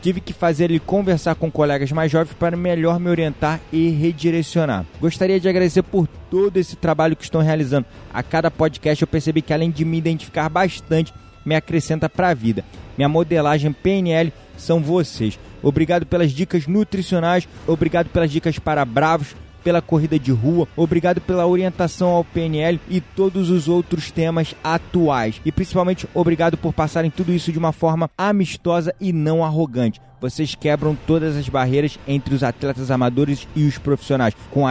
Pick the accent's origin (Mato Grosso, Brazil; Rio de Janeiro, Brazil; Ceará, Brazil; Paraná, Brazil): Rio de Janeiro, Brazil; now in Búzios, Brazil; tenho 42 anos, sou do Rio de Janeiro, mas moro em Búzios há 11 anos.